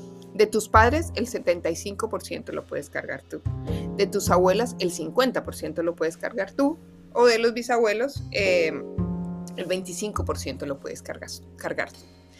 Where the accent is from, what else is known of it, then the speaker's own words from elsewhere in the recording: Colombia; digo Colombia porque yo soy de Colombia